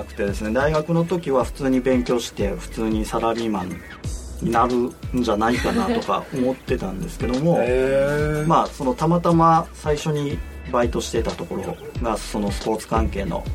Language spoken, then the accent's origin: Japanese; Kyushu, Japan; born there; moved away as an adult; now in Osaka, Japan; 生まれは九州なんですけども、大学からこちらに、来ましてですね、大阪の方来まして